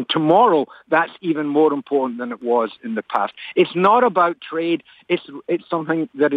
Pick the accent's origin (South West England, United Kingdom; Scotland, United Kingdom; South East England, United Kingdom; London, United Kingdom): Scotland, United Kingdom; now in Birmingham, United States; I'm Scottish, but I'm also British.